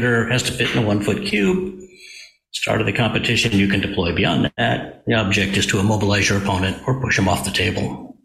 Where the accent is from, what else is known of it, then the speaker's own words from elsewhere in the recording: Los Angeles, California, United States; born there; also born or lived in Idaho / Santa Barbara, United States; And so I was born in Southern California in L.A. When he was in getting his Ph.D. And then, you know, we moved to Idaho because that's where he got his first teaching job, and then to Santa Barbara